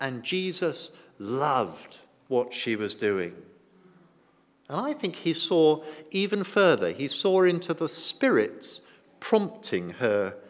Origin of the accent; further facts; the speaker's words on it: United Kingdom; I know we're British, I know we worry about what people might think and so on